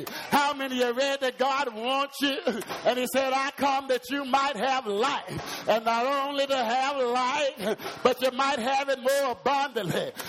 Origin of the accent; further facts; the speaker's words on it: Lexington, North Carolina, United States; a little chap from Lexington, North Carolina, growing up in the Foul Chapel Baptist Church